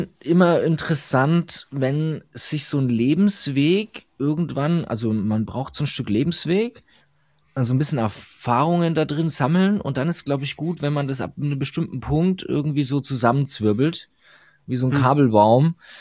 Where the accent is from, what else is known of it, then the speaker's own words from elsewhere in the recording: Würzburg, Bavaria, Germany; born there; Ich bin geboren in Würzburg, so Mitte von Deutschland. Da komme ich her, da ist auch tatsächlich meine Base.